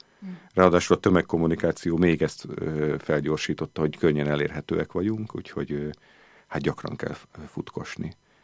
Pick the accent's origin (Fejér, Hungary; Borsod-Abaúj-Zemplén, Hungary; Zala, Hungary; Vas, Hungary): Vas, Hungary; Szombathely; Szombathely mellett éltem, Szombathelyen születtem